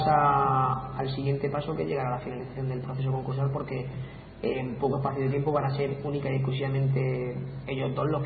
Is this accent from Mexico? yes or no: no; Lorca, Region of Murcia, Spain; ella está ahora trabajando en mi ciudad natal, en Lorca